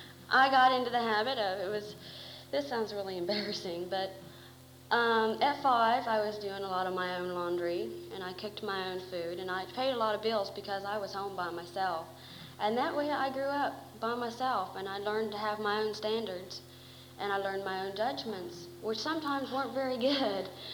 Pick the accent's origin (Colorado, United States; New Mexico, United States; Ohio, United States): Ohio, United States; Akron; I'm from Akron.